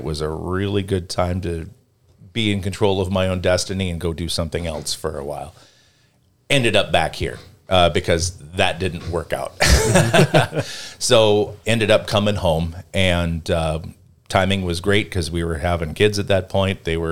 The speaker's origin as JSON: {"language": "English", "country": "United States", "tie": "born or raised there", "said": "1969 at St. Joseph's Hospital. I was born here. Okay. And we grew up in Northeast."}